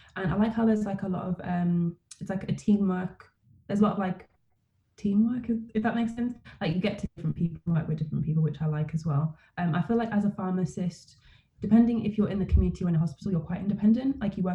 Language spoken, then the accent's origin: English; London, United Kingdom; born there; I was born in London